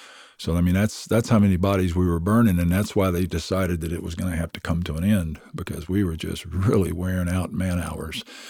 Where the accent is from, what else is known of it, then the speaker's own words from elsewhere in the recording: Tennessee, United States; I was raised on a river in East Tennessee